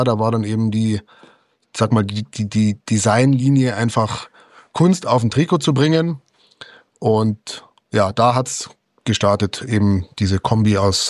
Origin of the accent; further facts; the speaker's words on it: Ingolstadt, Bavaria, Germany; ich bin durch und durch Ingolstadt. Ich lebe schon immer in Ingolstadt. Ingolstadt ist meine Heimatstadt.